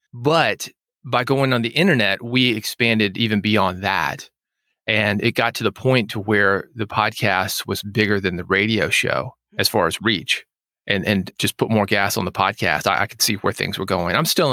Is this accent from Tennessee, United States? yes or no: yes; Nashville, Tennessee, United States; born there; I was born in Nashville, and that is what we do here.